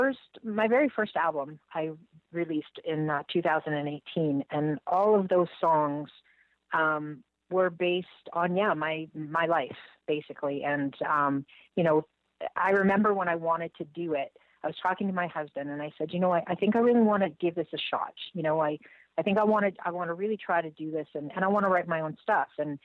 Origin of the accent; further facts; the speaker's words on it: Nova Scotia, Canada; born there; I was born in Nova Scotia, so, you know, East Coast through and through.